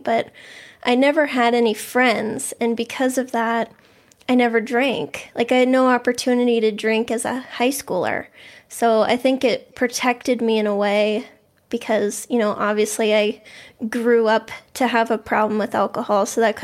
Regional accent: Boston, Massachusetts, United States; Yeah, so I grew up in the Boston area. I've always lived here.

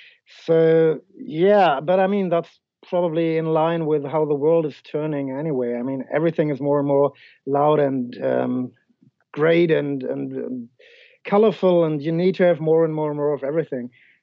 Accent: Germany; oh, by the way, we're from Germany, yeah.

